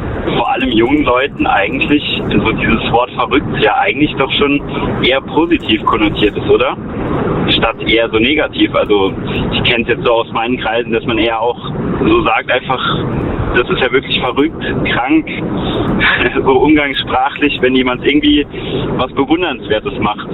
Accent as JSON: {"language": "German", "town": "Karlsruhe", "region": "Baden-Württemberg", "country": "Germany", "said": "Hi, ich bin aus Karlsruhe."}